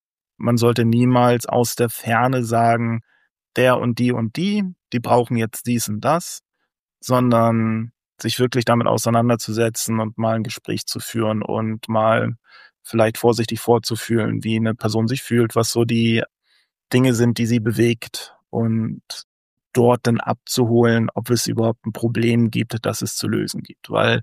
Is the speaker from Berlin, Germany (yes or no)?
no; Bad Oldesloe, Schleswig-Holstein, Germany; born there; geboren in Bad Oldesloe, Schleswig-Holstein, Deutschland, ne? Muttersprache Deutsch